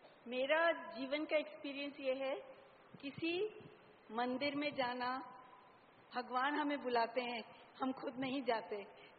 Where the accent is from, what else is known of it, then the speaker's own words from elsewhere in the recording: Bangalore, Karnataka, India; मैं बैंगलोर से हूँ.